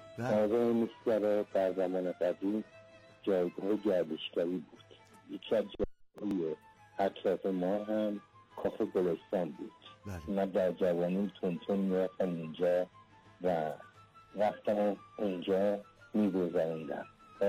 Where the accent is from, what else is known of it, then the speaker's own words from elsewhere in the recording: Kerman, Iran; born there; من متولد کرمان هستم